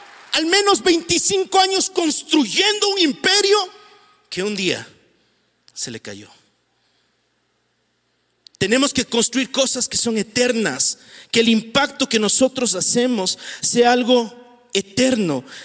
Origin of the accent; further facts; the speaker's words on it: Quito, Pichincha, Ecuador; Al menos en Quito, como buenos quiteños.